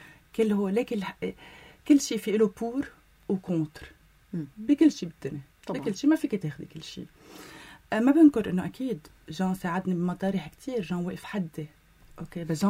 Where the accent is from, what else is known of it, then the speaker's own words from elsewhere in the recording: Lebanon; أنا فخورة أنه أنا لبنانية